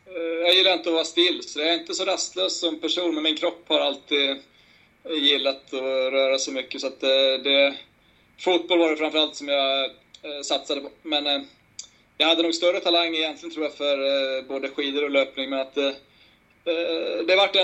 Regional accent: Borlänge, Dalarna County, Sweden; moved away as an adult; also born or lived in Falun; now in Örebro, Sweden; jag är numera 46 år och är dalmas. Jag är född i Falun men har bott i Borlänge i 19 år, bor jag där. Sen flyttade jag ner till, eller till och med fler, 23 år, nu blandar jag ihop det.

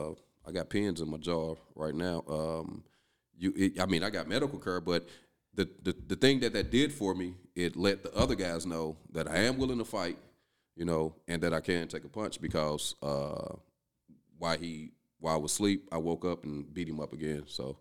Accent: East St. Louis, Illinois, United States; I'm originally from East St. Louis.

